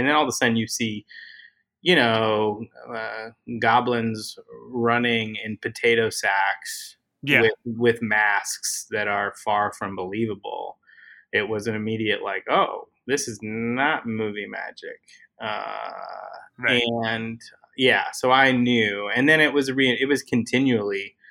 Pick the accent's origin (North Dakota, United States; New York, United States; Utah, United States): Utah, United States; now in Los Angeles, United States; I was living in Utah. That's where I grew up, and the Italians ended u